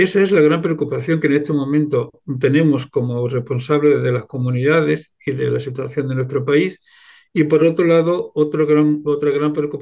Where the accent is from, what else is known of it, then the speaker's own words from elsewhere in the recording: Melilla, Spain; Yo, como sabes que soy de Melilla, sé cuál ha sido la convivencia que siempre hemos tenido las distintas comunidades en esa bella ciudad.